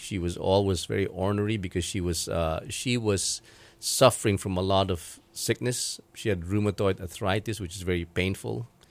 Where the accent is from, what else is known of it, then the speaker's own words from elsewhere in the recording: Manila, Metro Manila, Philippines; also born or lived in Cebu; I grew up in the city of Manila in the Philippines, in Manila itself. I was born and raised there, educated there. My family has always been in Manila.